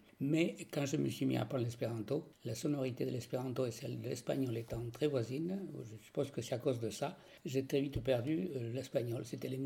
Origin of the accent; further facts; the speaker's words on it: France; first language Occitan; French is a second language; ma langue maternelle c'était l'occitan de la région. Et à 5 ans, je suis allé au collège, à l'école primaire où il a fallu apprendre le français.